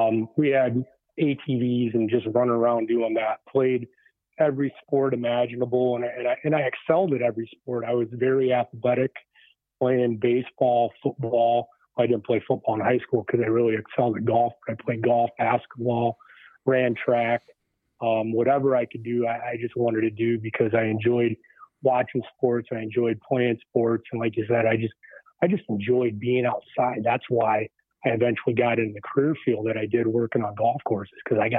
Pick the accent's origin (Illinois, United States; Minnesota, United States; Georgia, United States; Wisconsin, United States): Illinois, United States; Born and raised in Illinois, little farm kid, grew up on a farm with about 1,500 acres, 600 head of cattle, 400 head of hogs